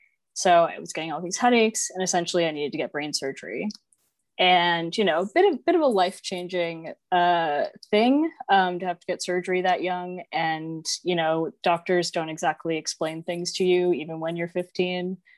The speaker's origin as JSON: {"language": "English", "country": "United States", "lives_now": "Australia", "said": "I am an American that lives in Australia."}